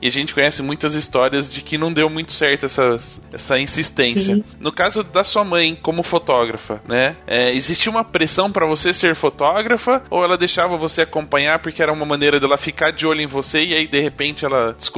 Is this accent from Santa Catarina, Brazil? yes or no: no; Minas Gerais, Brazil; accent: mineiro; começamos o primeiro episódio de 2017 com um sotaque mineiro